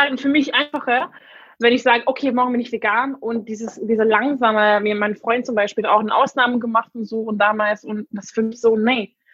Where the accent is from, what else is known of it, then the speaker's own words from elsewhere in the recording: Hungary; first language English; German is a second language; now in Berlin, Germany; Ich wohne seit 6 Jahren in Berlin. Ursprünglich komme ich aus Ungarn, aber ich bin mit Englisch und Ungarisch aufgewachsen. Mein Papa kommt aus Schottland.